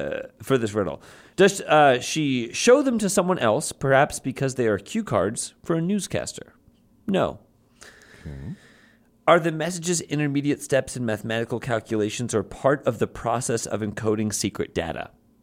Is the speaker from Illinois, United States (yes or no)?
yes; Chicago, Illinois, United States; I'm from Chicago. I care about one thing and one thing only, Navy Pier, where I go to eat my deep dish pizza, bubblegum shrimp.